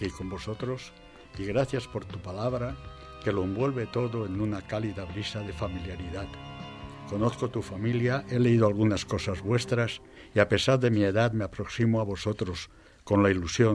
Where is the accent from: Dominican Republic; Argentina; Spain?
Spain; Valencia, Valencian Community; He pasado mi infancia en el Cabañal, en distintos domicilios. Al iniciar la vida universitaria volvimos a Valencia.